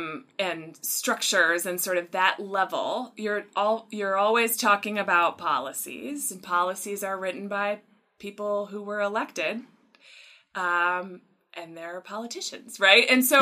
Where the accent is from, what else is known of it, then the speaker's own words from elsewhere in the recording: United States; that I'm white, that I'm American, that I am middle class or upper middle class